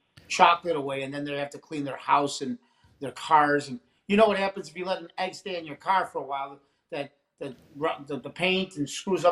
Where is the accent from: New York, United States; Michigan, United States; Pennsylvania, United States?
New York, United States; Syracuse; I mean, obviously, we on the north side where I did most of my trick-or-treating of Syracuse, you heard of that all the time.